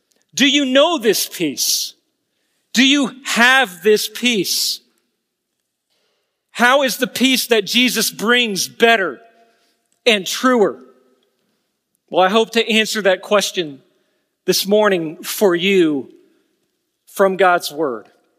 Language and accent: English; Kansas City, Missouri, United States; I'm from Kansas City, the home of your Super Bowl champion, Kansas City Chiefs.